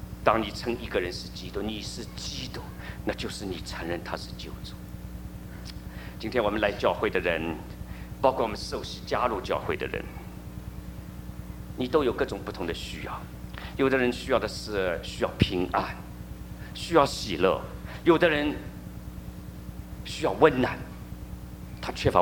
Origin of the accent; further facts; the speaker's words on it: China; 我们从大陆来的，我们都会唱这首歌，我从小就唱国际歌